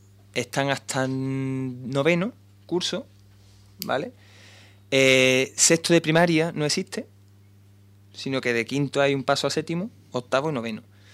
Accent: Western Sahara; Para que cuando llegue ese momento, el pueblo saharaui tiene que estar plenamente formado y plenamente capacitado para levantar de nuevo un país.

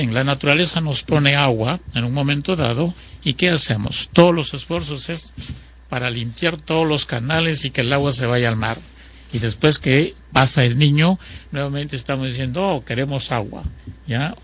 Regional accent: Piura, Peru; Yo soy piurano y por tanto he vivido las experiencias de Piura.

